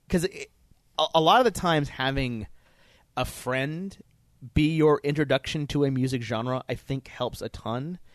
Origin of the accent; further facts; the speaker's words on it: New York City, New York, United States; I come from Brooklyn.